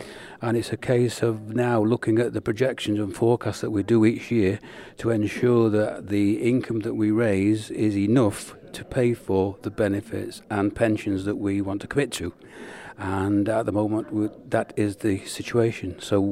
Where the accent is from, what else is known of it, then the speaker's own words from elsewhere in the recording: Yorkshire and the Humber, United Kingdom; as a Yorkshireman